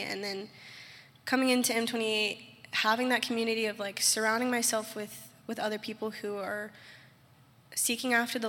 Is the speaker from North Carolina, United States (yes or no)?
yes; Thomasville, North Carolina, United States; I'm from Thomasville, North Carolina. It's about an hour north of here.